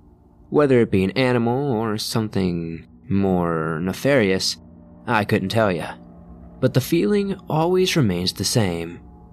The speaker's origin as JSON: {"language": "English", "region": "Tennessee", "country": "United States", "said": "I'm from Eastern Tennessee, and around here we have the Big South Fork National Park."}